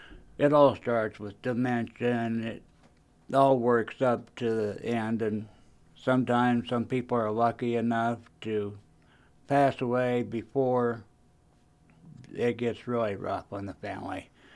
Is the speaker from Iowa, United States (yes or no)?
yes; Atlantic, Iowa, United States; But I'm proud to say I am from Atlantic, Iowa, a people of care.